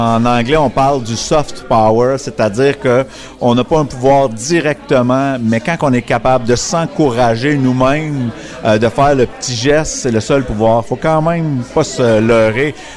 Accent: Canada; ces gens-là ne sont pas à l'aise avec le fait qu'on est Canadien

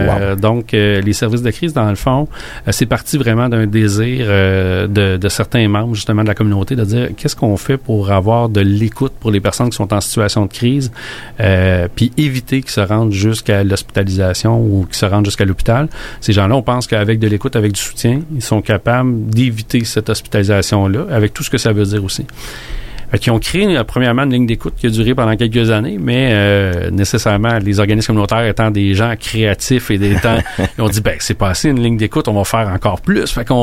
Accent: Quebec, Canada; Moi, je suis de la Mauricie, mais c'est ici dans la région.

